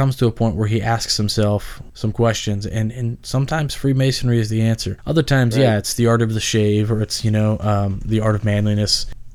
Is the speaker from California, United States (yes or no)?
yes; California, United States; I mean, I'm initially from California, and I was going to join Orange Lodge in Orange Circle in Orange, California.